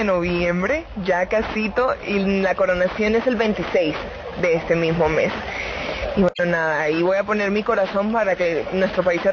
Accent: Colombia; He conocido todas las caras de mi país y eso me ha brindado un sentido de pertenencia infinito y tengo muchísimas ganas de ir a hablar de lo que somos los colombianos.

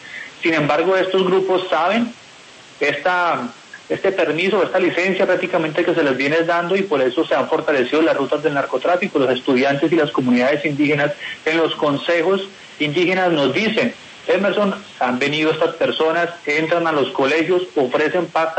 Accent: Mitú, Vaupés, Colombia; Sí, señor, yo soy de aquí, de Mitú, Upes.

